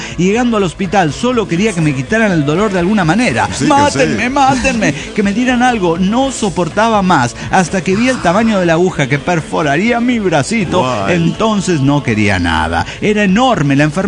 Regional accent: Cuernavaca, Morelos, Mexico; de Cuernavaca, Morelos, México.

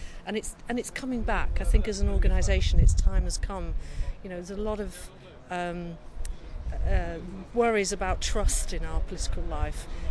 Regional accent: Rochdale, North West England, United Kingdom; Well, you know, originally I was from Rochdale, so, everybody in the Labour Party in Rochdale joined the Pioneers.

